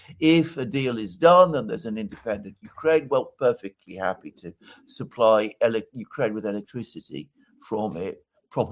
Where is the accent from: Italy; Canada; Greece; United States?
Greece; Except I'm not English. Remember that. I'm Greek.